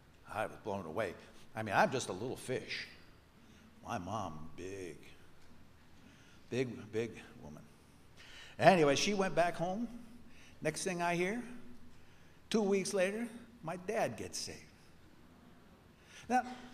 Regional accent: Babylon, New York, United States; Now, I'm from New York. As a matter of fact, just like Abraham, I was led out of Babylon. Because the name of my town I grew up in was Babylon, New York.

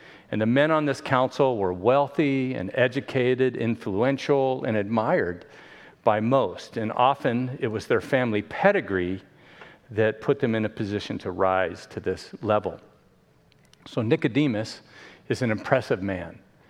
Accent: Miami, Florida, United States; The Dolphins had amazing years, which I grew up in Miami.

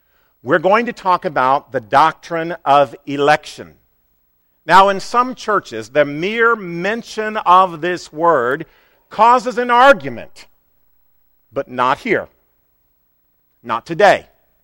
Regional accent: Rolla, Missouri, United States; also born or lived in Columbia, Missouri; I was born in Columbia, Missouri, but in my younger elementary years, our family lived in the small town of Rolla, Missouri.

